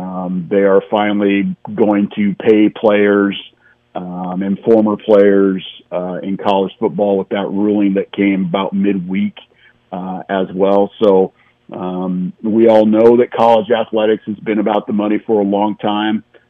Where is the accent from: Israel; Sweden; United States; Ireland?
United States; West Coast; and I'm born and raised on the West Coast. I'm a West Coast guy, graduated from a Pac-12 school